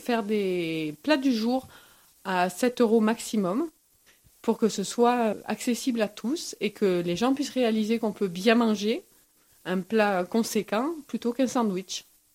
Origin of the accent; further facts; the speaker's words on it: Valensole, Provence-Alpes-Côte d'Azur, France; comme nous sommes originaires de Valensole toutes les deux